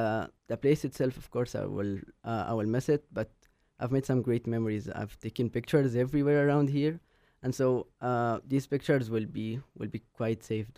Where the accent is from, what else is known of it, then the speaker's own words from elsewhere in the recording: Egypt; since I'm from Egypt, I can't really afford coming here unless it's a full scholarship.